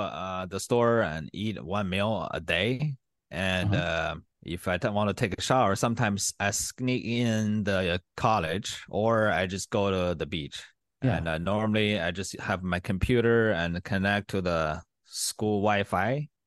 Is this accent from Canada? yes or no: no; China; moved away as an adult; now in United States; I was kind of struggling in China because the day I felt like I needed to change was the day I got kind of kicked out from my college in China.